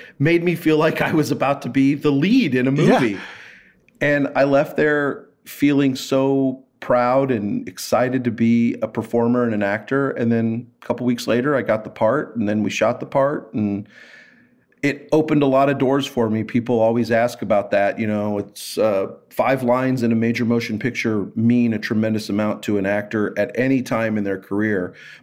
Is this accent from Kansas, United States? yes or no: yes; Kansas City, Kansas, United States; Where are you from? Like Kansas City, godforsaken place. Shot Bo Nose there. I'm like, yeah, you shot it at Wyandotte High School. That's where my dad went to high school.